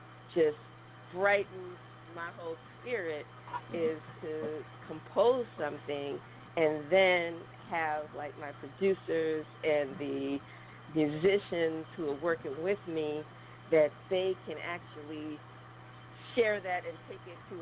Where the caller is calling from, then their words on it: California, United States; I'm here in sunny California.